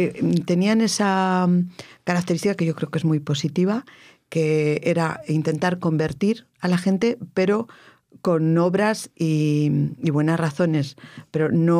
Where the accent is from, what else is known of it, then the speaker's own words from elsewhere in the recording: Villaescusa de Haro, Castilla-La Mancha, Spain; tú y yo, que somos de Villaescusa